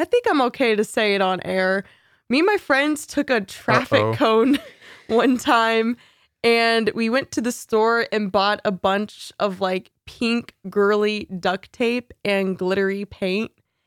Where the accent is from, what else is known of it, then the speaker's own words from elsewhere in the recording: Texas, United States; Like, I am from Texas, and there are goats in certain places in the more rural areas